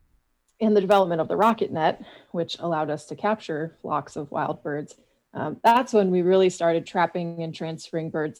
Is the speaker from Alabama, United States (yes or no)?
no; Michigan, United States; I think like even my home state of Michigan and other states in the country can thank, you know, Missouri birds